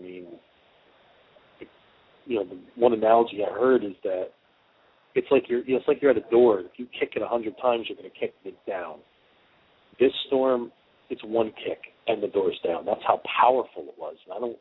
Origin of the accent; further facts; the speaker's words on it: New Jersey, United States; now in California, United States; I was, you know, born and raised in Jersey, as you know, for 32 years, and now I'm out in California